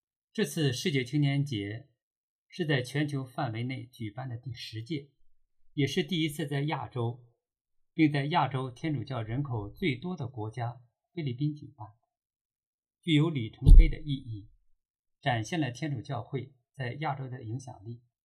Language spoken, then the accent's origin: Chinese; Hebei, China; 就是因为我是中国河北人，更了解中国大陆的情况，且通晓中英文，